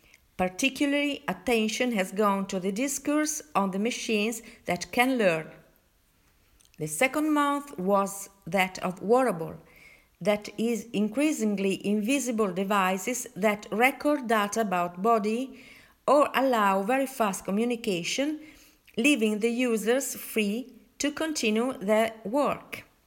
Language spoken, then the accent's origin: English; Italy; from Italy.